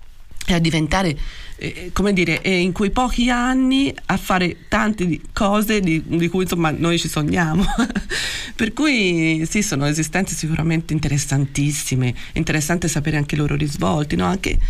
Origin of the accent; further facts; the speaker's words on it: Florence, Tuscany, Italy; sono fiorentina, è legata alla mia città.